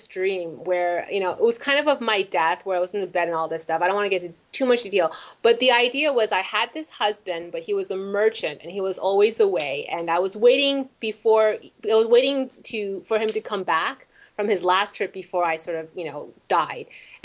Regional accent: Taiwan; I'm actually from Taiwan.

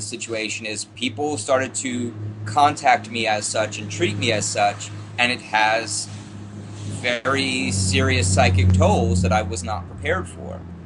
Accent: United States; because I'm an American and I grew up in the fucking propaganda capital of the world?

